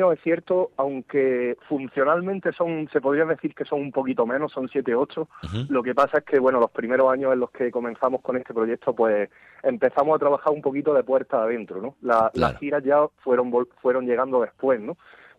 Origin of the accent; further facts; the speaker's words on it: Andalusia, Spain; Nosotros somos de Andalucía. Que es una tierra pues que es bastante más diferente al resto de España, tanto en el carácter de la gente, como en el clima, como en muchas cosas.